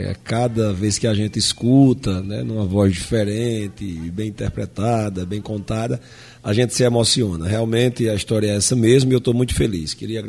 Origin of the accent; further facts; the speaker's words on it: Jardim do Seridó, Rio Grande do Norte, Brazil; nasci aqui pertinho, na rua Nilo Peçanha, número 1216. E com 2 meses de idade, eu voltei para Jardim do Seridó. E lá eu fui criado, naquele sertão, né, nas margens do rio Seridó